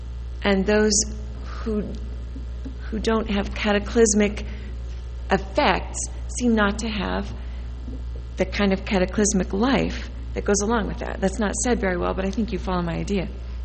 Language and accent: English; Indianapolis, Indiana, United States; One space as a Mormon girl against the world, growing up in Protestant Indianapolis.